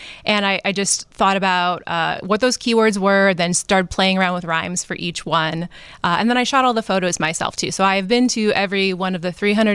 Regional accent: Cleveland, Ohio, United States; moved away as an adult; now in Chicago, United States; I think it was maybe growing up in Cleveland. So I'm not a Chicago native.

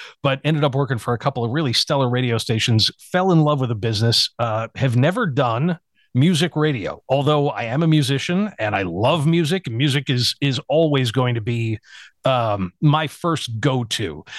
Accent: Buffalo, New York, United States; also born or lived in Kenmore; now in Florida, United States; But yeah, born and raised in Buffalo and just hardcore Bills fan, of course, hardcore Sabres fan, of course.

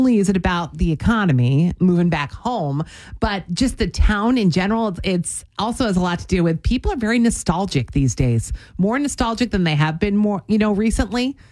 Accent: Cranbury, New Jersey, United States; Shout out to Cranberry, New Jersey, where I grew up.

